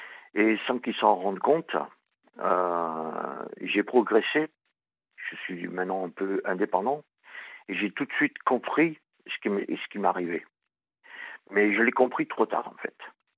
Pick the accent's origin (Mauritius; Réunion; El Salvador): Réunion; Moi, je suis un réunionnais, mais blanc, tout blanc.